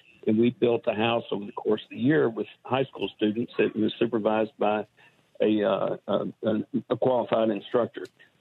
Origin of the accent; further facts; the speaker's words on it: Tyler, Texas, United States; But I'm in my hometown, Tyler.